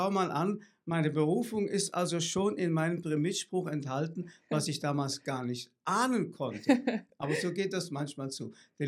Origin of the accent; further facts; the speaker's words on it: Fulda, Hesse, Germany; Ich komme aus dem Bistum Fulda und Fulda ist sogar mein Heimatort oder Schicksalsort gewesen oder geworden. Ich bin nämlich dort geboren.